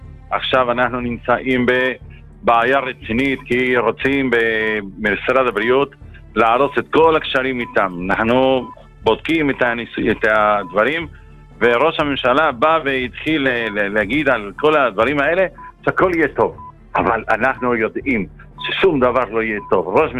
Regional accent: Southern District, Israel

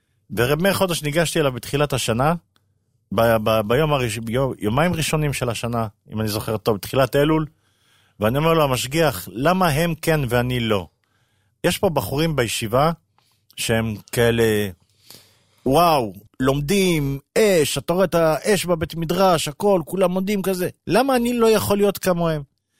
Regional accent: Bnei Brak, Tel Aviv District, Israel; גדלתי פה בבני ברק, למדתי בחיידר, כמו כולם.

